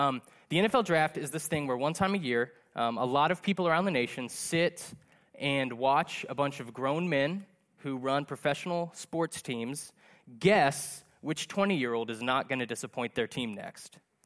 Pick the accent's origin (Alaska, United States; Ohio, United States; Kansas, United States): Ohio, United States; Columbus; But I grew up in Columbus, grew up in a football house.